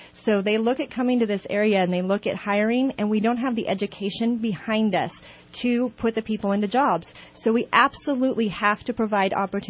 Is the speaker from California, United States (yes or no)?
yes; Shasta Lake City, California, United States; I am from Shasta Lake City. That's where I was born and went to school.